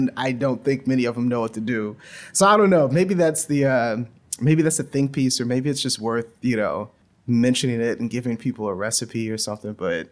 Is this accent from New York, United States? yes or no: no; Louisiana, United States; I grew up in Louisiana, so there's a lot of, Creole food that I want to make.